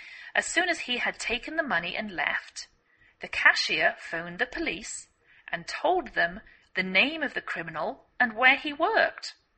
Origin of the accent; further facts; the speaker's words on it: England, United Kingdom; now in United States; I'm English. I live in the northwest of the United States